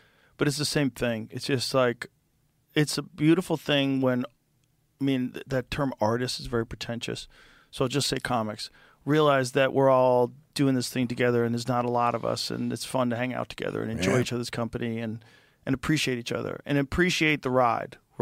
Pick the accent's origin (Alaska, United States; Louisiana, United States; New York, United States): New York, United States; I'm a comedian from New York.